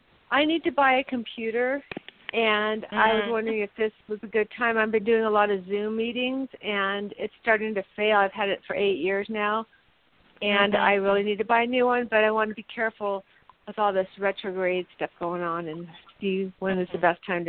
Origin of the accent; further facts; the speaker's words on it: Los Angeles, California, United States; born there; I was born in Los Angeles, California at 8:18 p.m.